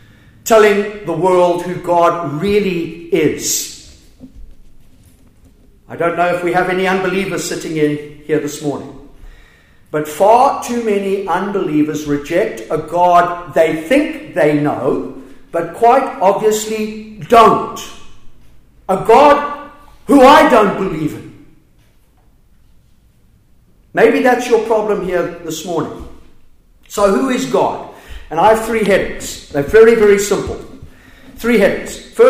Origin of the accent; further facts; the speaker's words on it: Zimbabwe; born there; also born or lived in Southern Africa; You can tell I'm an Antipodean. I'm actually Southern African. Not South African, I was born in Zimbabwe.